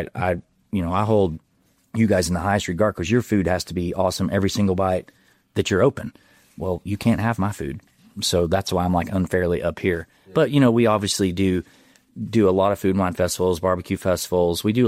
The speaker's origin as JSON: {"language": "English", "region": "Tennessee", "country": "United States", "also_born_or_lived": "Alabama", "said": "I'm from Tennessee and Alabama."}